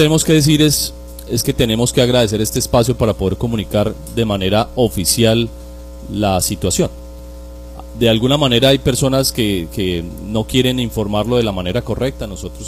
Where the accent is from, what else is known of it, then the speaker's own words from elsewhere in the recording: Colombia; la oportunidad que tenemos de aprender como colombianos